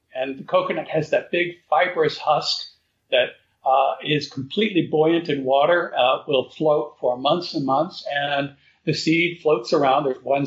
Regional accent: Florida, United States; I grew up here in Florida, so for me, palms are just as natural and a normal part of the environment

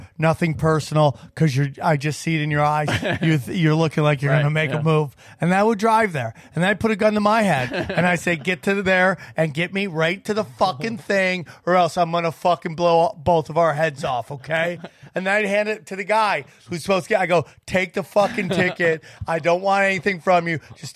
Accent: New York, United States; born there; I was born in Western New York.

